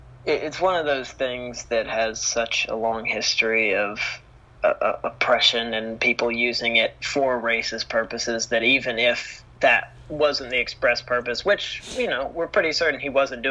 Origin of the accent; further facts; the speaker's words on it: United States; Yeah, and like you, I'm also from the American vantage point